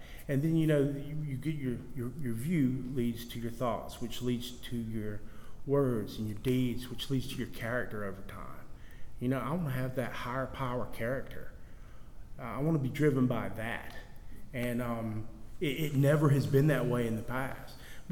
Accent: the South, United States; accent: southern; I have kind of moderated my southern accent for y'all tonight.

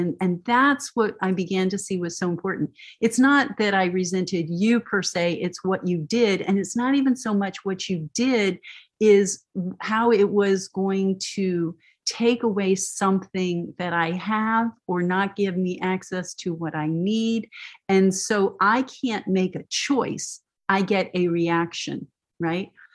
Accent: Texas, United States; When I was a kid, I grew up in Texas, and we would go to the missions, and they'd have these big old looms.

